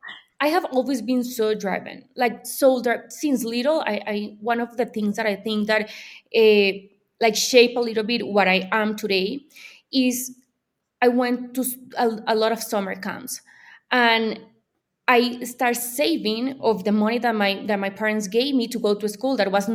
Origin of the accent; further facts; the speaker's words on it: Santa Marta, Magdalena, Colombia; So I'm from Santa Marta, Colombia. That's a little town in the Caribbean Sea. So I'm super a tropical girl.